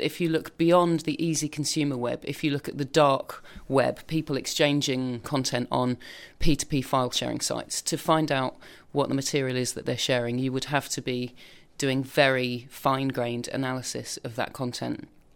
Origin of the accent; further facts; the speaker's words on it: England, United Kingdom; obviously don't like talking about this, especially because we're English